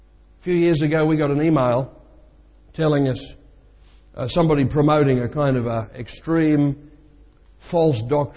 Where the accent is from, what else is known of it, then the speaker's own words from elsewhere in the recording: England, United Kingdom; I'm as English as you get, except maybe for Russell over here, you know?